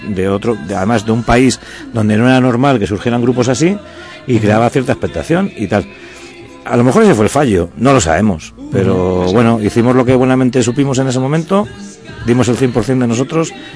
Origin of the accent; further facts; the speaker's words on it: Spain; nosotros somos españoles ante todo, y queríamos estar en España y salir desde aquí, desde España